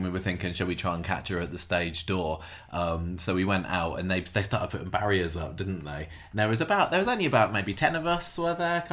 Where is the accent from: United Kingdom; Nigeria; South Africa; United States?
United Kingdom; Southampton, South East England; We come from Southampton